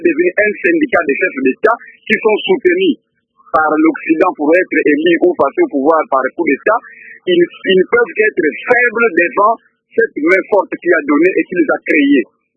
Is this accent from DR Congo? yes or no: yes; DR Congo; Même chez nous en RDC